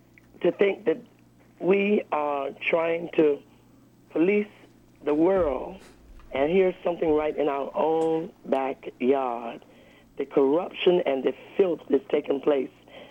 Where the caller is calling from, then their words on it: New York, United States; I'm calling from Rockland County, New York